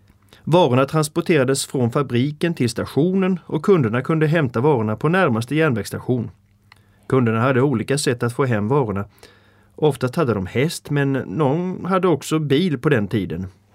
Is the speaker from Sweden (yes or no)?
yes; Småland, Sweden; born there; Jag föddes 1926 i Småland i södra Sverige. Min farfar hade flyttat från Tyskland och ägde en stor herrgård i Småland.